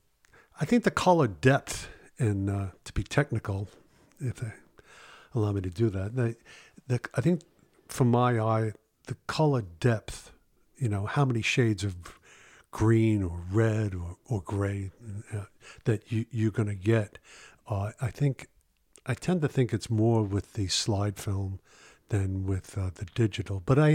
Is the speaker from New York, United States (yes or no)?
yes; New York City, New York, United States; I grew up in New York City. I was from the Bronx, but he was from Queens.